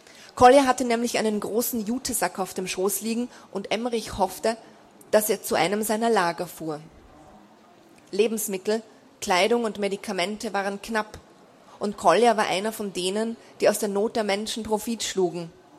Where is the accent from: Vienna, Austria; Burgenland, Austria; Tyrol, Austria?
Vienna, Austria; nehme ich Sie jetzt mit in meine Heimatstadt nach Wien